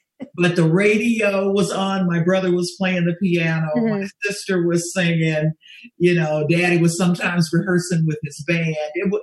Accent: Memphis, Tennessee, United States; born there; Well, I was born in Memphis, and I tell people all the time that Memphis has, per square foot, more talent than I've ever seen anywhere.

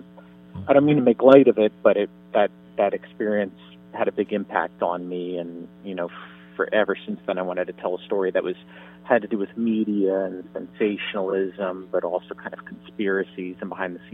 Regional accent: Miami, Florida, United States; And when I was growing up in Miami and I was in college, I had an internship at CNN.

